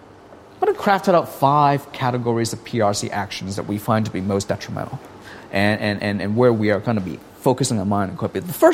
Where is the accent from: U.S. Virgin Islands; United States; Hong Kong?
Hong Kong; I'm actually from this part of the world. I was born and raised in Hong Kong, actually. I grew up in the city in the 80s